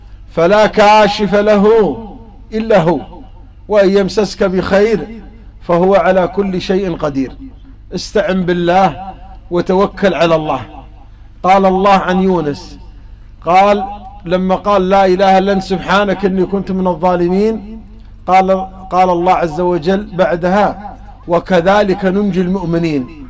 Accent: Qatar; الشباب عندنا في قطر

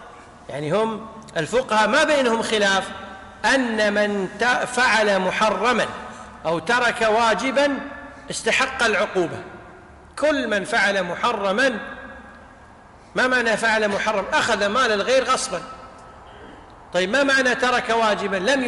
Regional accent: Kuwait; يعني مثل عندنا في الكويت

